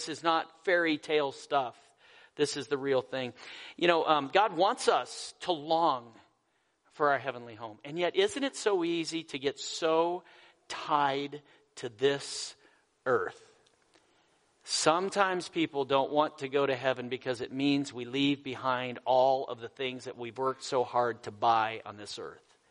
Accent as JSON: {"language": "English", "region": "Colorado", "country": "United States", "tie": "born or raised there", "said": "Where I grew up in Colorado, we have the Colorado River going right through town."}